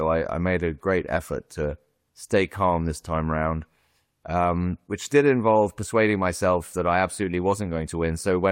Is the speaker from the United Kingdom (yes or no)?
yes; England, United Kingdom; moved away as an adult; also born or lived in Hungary; I grew up in England, but my dad is Hungarian, and as an adult, I moved to Hungary and lived there for some years.